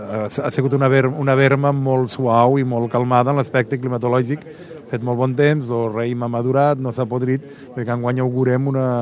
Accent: la Pobla de Massaluca, Catalonia, Spain; jo saps que soc originari de la Pobla de Massaluca

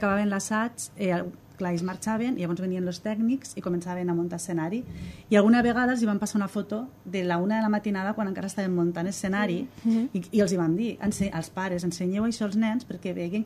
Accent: Viladecans, Catalonia, Spain; jo no sóc nascuda a Gandesa, jo sóc de Viladecans, de Barcelona, i allí estava en un grup de teatre que té una tradició de més de 70 anys

